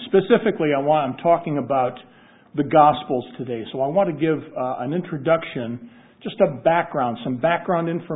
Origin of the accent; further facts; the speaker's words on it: Maryland, United States; this is Harrisburg, Pennsylvania, and I'm from Maryland.